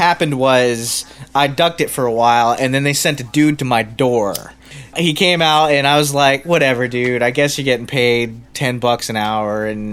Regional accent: United States; I don't think that just because I'm an American, I need to pledge my loyalty to the people in the Senate or the president. I'm an American by virtue of my ideas.

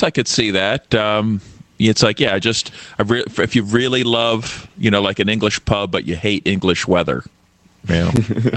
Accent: United States; well, is that just because I'm an American

